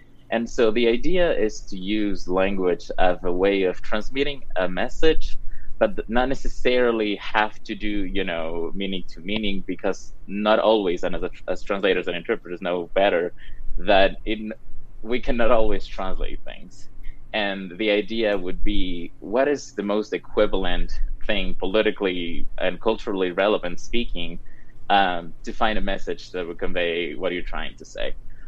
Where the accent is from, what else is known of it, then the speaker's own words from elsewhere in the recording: Cuenca, Azuay, Ecuador; I'm from Cuenca, Ecuador.